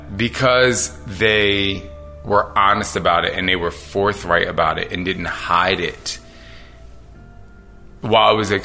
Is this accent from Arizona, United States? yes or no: no; Philadelphia, Pennsylvania, United States; Also, you know, being in, growing up in Philly too, you go to the next block, you get jumped.